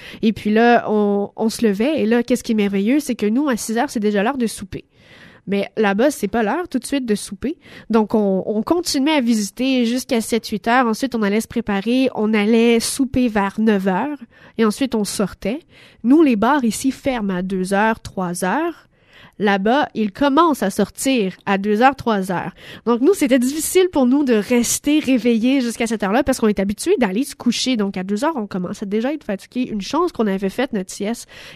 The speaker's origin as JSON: {"language": "French", "region": "Quebec", "country": "Canada", "said": "Et moi, je leur répondais, « Oui, je suis québécoise. »"}